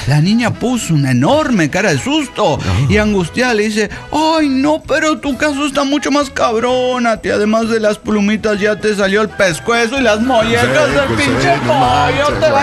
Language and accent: Spanish; Mexico City, Mexico; de Ciudad de México.